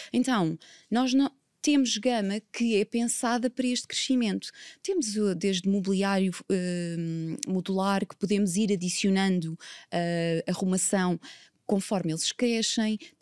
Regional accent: Portugal; nós estamos sempre a queixar enquanto portugueses que as nossas casas são pequenas

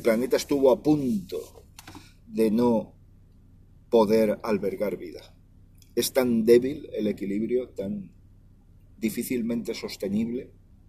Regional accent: Valencian Community, Spain; Yo soy valenciano, soy mediterráneo, y el Mediterráneo va a ser uno de los lugares del mundo que más se van a ver afectados antes.

